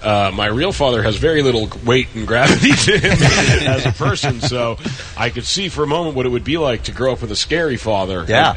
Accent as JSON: {"language": "English", "country": "Canada", "said": "Well, as a Canadian, Wolverine is someone that I've always been partial"}